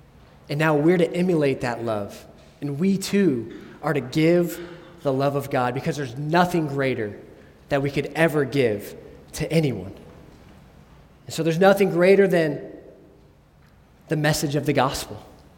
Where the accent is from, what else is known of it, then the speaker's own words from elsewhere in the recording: Ohio, United States; I grew up in Northeast Ohio, as many of you know, and so I was only an hour from Cleveland, so the Cleveland Browns were the hometown team.